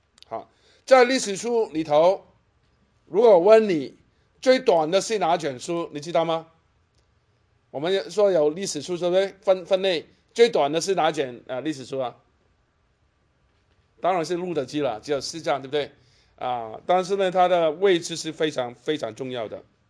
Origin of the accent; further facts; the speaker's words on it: China; 在我们中国人来讲啊，婆婆跟媳妇住在一起是个很大的挑战，对不对？